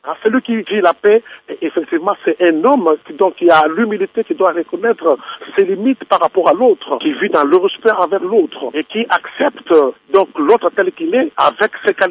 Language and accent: French; DR Congo; non seulement chez nous en RDC, mais aussi dans tous les pays d'Afrique